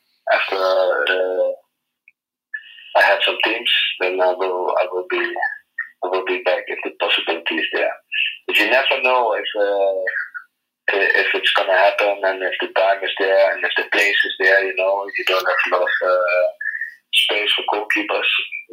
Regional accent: Nijmegen, Gelderland, Netherlands; I'm born and raised in Nijmegen.

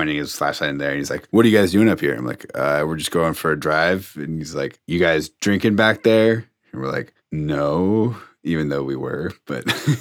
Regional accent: San Jose, California, United States; Like growing up in San Jose, it was Hicks Road.

